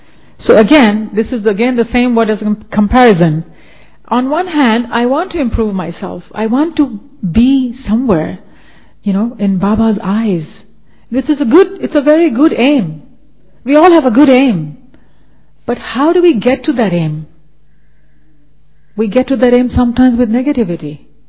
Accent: Japan; English is a second language; I'm from this religious background. Anybody? Because I come from Japan.

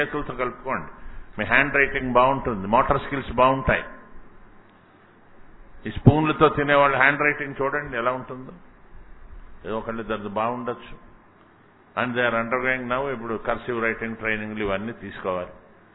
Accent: Hyderabad, Telangana, India; also born or lived in Nellore / Kurnool / Ramachandrapuram / Kakinada; నేను ఎక్కడో నెల్లూరులో పుట్టాను, మా ఊరేది కాదు, మా ఫాదర్ ఉద్యోగం ఇచ్చాం కర్నూలులో 1-2 తరగతులు, 2 నుంచి 10 దాకా ఇక్కడ అమీర్పేట గవర్నమెంట్ స్కూల్ నిజంగా చెట్ల కింద చదువుకున్నాను. ఇక్కడ నుంచి ఈస్ట్ గోదావరి రామచంద్రపురం వెళ్ళిపోయాను, అక్కడి నుంచి బీఏ కాకినాడ చేశాను, మళ్ళీ ఎంఏ ఉస్మానియాలో చేశాను

